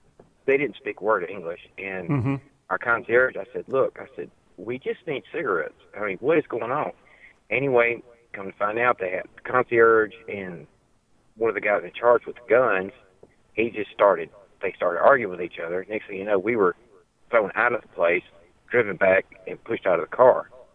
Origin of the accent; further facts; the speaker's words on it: Mississippi, United States; I'm from Mississippi